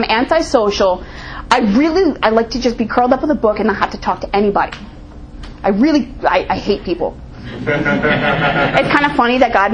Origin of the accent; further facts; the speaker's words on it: New Jersey, United States; I'm a degenerate from New Jersey. I get to travel all over the world and talk to alcoholics and do cool-ass shit.